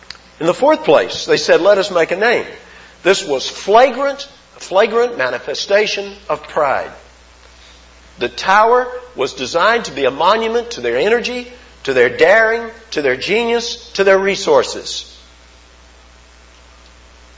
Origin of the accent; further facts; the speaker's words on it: East Point, Georgia, United States; There were men on the street I grew up in East Point